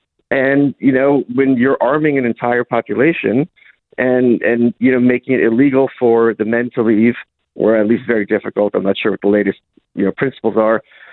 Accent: Lviv, Lviv Oblast, Ukraine; We're from Lviv, which is the furthest west, major city in Ukraine.

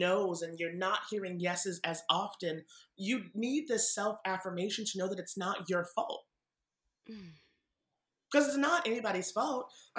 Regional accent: Massachusetts, United States; I grew up in Massachusetts.

